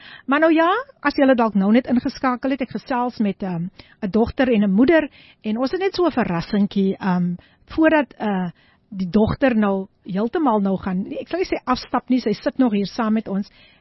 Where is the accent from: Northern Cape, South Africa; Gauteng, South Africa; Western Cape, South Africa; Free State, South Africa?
Western Cape, South Africa; Somerset West; born there; ek is gebore in Somerset West, so ek moet mos opgewonde raak, man.